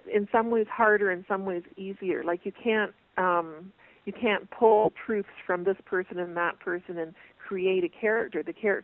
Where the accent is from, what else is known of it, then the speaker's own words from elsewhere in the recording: Brantford, Ontario, Canada; And she came to my hometown of Brantford, Ontario